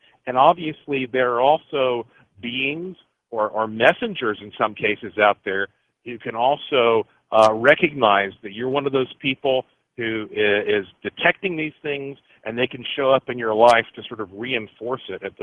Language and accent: English; United States; born there; I was born right here in the United States of America. My family on both sides have been here since the 1700s.